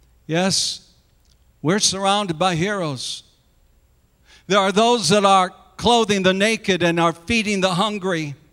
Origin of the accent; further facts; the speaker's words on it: South Dakota, United States; Violet and her husband, Oliver, they owned in my hometown of South Dakota. They had a little grocery store.